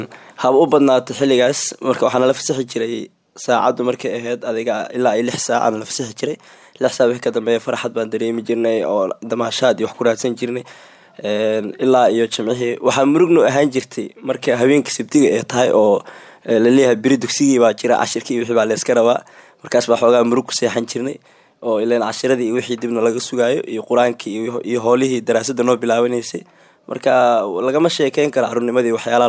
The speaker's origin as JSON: {"language": "Somali", "town": "Jowhar", "region": "Hirshabelle", "country": "Somalia", "tie": "born or raised there", "said": "magaalada Jowhar ku soo barbaaray intaan aan ku soo koray dugsi quraanka markaa bilaabay waa yaraa adiga 4 jir ilaa 5 jir aha anoo yaraa leegii oo ku soo barbaaray ilaa iyo qaangaarnimo"}